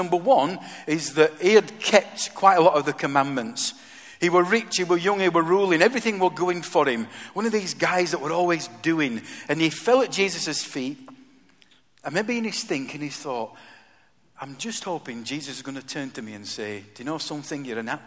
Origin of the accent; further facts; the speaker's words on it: Yorkshire and the Humber, United Kingdom; I do as a Yorkshireman